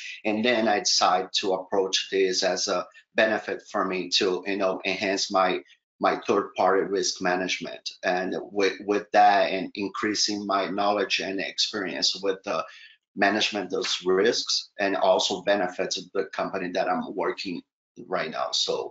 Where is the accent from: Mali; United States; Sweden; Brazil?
Brazil; I'm originally from Brazil.